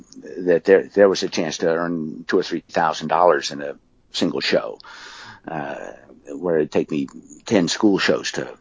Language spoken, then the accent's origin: English; West Virginia, United States; growing up in West Virginia, I knew I was far from the Magic Center and the Magic Castle